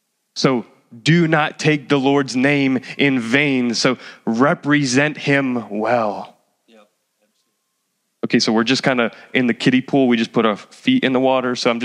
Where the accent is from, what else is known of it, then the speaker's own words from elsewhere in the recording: New Jersey, United States; All right, I'm from Jersey. I could take it.